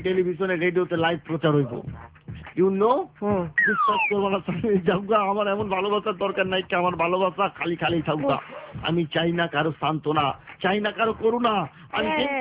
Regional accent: Dhaka Division, Bangladesh; accent: Dhakaiya; আমি ঢাকাইয়া ভাষায় কথা কই

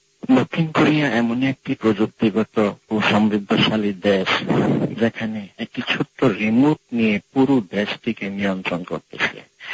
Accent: Narsingdi, Dhaka Division, Bangladesh; moved away; আমার দেশের বাড়ি নরসিংদী জেলার মনোহর দিতে। আমি গত 2 বছর যাবৎ এই দেশের স্যামসাং মোবাইল কোম্পানিতে কর্মরত আছি।

